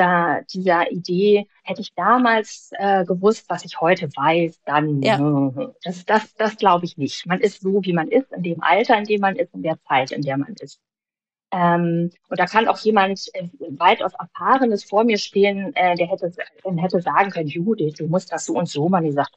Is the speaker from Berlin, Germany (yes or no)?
yes; Berlin, Germany; Also ich bin eine Berliner Göre. Ich habe zwar im Ausland gelebt und studiert und auch gearbeitet, aber im Herzen bin ich eine Berliner Göre.